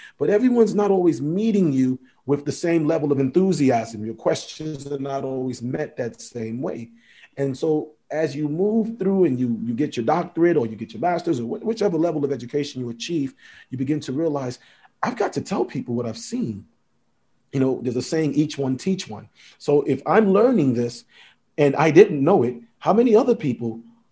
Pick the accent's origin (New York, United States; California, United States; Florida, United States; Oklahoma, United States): New York, United States; New York City; I went to St. Raymond's Elementary in the Bronx in New York City, growing up in New York City.